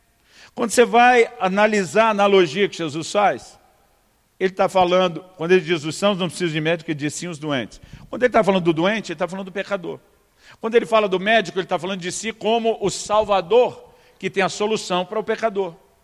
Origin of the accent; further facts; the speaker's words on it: São Paulo, Brazil; como diria no interior de São Paulo, onde me criei